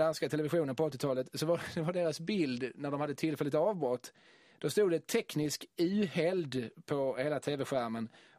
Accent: Skåne, Sweden; Jo, så fort man som skåning då eller sydsvensk satte sig ner för att kolla ett dansk tv-program

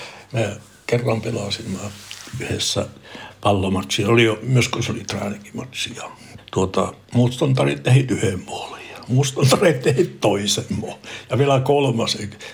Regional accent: Norrbotten County, Sweden; first language Meänkieli; Finnish is a second language; vaikka mä olen Tornionlaaksosta ja puhun meidän kieltä

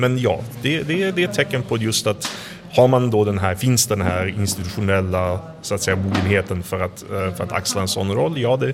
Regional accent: Sweden; born there; also born or lived in United States / Poland; jag är född i Sverige, jag har bott i USA, jag har bott i Polen.

